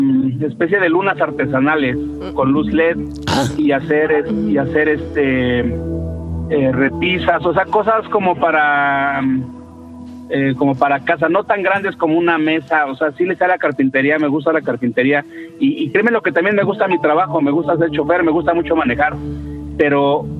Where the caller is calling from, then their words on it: Nezahualcóyotl, State of Mexico, Mexico; De Ciudad Neza